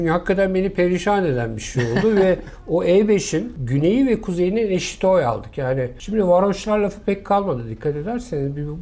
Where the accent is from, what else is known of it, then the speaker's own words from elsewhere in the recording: Üsküdar, Istanbul, Turkey; ben bir Üsküdarlı olarak 1960'larda 1,5 milyonluk İstanbul'da yaşadım.